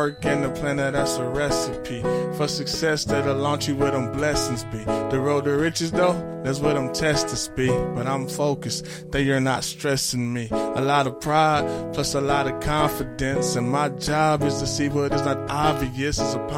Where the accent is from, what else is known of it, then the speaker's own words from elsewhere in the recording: the South, United States; you know, I'm from the South, and hip hop started on the East Coast, and then it made its way to Texas